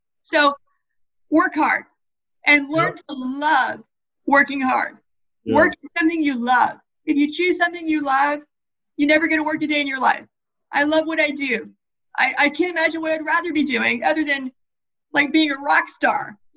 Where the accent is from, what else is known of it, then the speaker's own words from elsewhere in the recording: Appalachia, United States; So, you know, I came from Appalachia. Technically, I grew up below the poverty line.